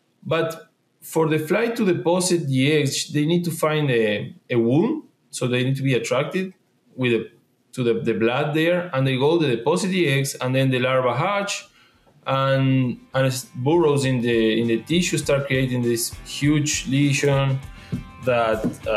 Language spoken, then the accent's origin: English; Argentina; English is a second language; moved away as an adult; I grew up in Argentina. I lived there until the age of 28, 27, I think.